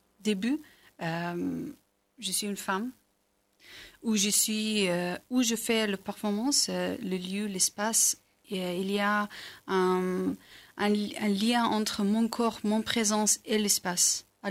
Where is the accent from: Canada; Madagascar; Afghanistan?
Afghanistan; French is a second language; now in France; Je viens d'Afghanistan.